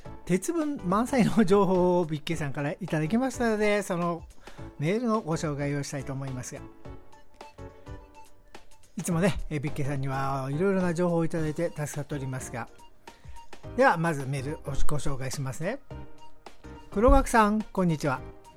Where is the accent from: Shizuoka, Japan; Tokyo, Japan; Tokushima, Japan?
Tokyo, Japan; 私は東京人でもよく知っているところなんですけど